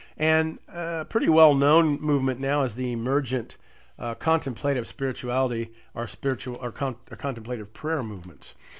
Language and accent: English; Indiana, United States; Paul Tillich, who's buried in New Harmony, Indiana, near my hometown